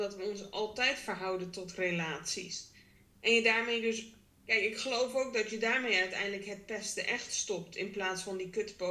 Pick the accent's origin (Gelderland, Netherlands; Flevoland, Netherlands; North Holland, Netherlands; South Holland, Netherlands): Gelderland, Netherlands; Harderwijk; en ik kom oorspronkelijk uit Harderwijk